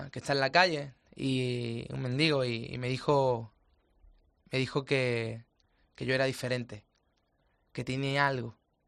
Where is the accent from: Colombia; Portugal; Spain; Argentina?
Spain; Córdoba, Andalusia; quería hablar de esos patios cordobeses, que yo soy cordobés